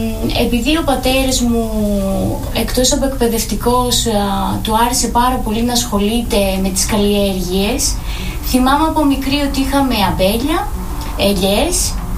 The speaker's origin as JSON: {"language": "Greek", "town": "Rethymno", "region": "Crete", "country": "Greece", "tie": "born or raised there", "said": "Γεννήθηκα και μεγάλωσα στο Ρέθυμνο. Οι ρίζες μας, η καταγωγή μου είναι από την Πατσαμαρίου, που βρίσκεται και το Ινοποιείο αυτή τη στιγμή."}